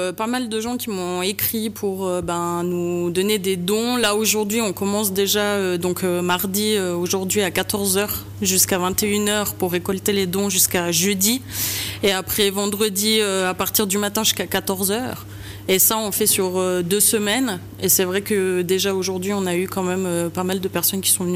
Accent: Spain; comme on est espagnol, on a quand même les chaînes espagnoles

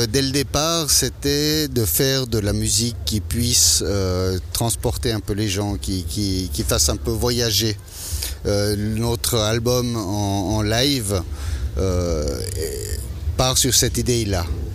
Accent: Switzerland; moved away as an adult; now in Argentina; comme je suis suisse et je vis depuis 20 ans en Argentine

